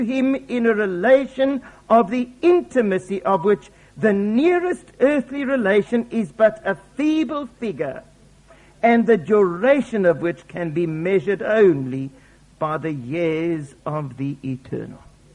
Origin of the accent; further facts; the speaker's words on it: South Africa; as we sometimes say in Afrikaans in my home country